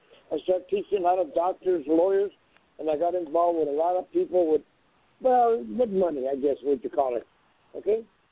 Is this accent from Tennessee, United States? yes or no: no; Los Angeles, California, United States; Well, don't forget, I was a Chican from East L.A. I was a crazy local guy, you know, and I was a boxer.